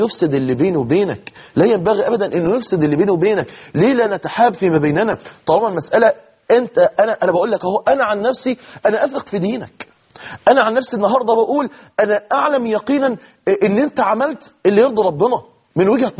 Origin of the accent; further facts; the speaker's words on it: Egypt; احنا كلنا مصريين،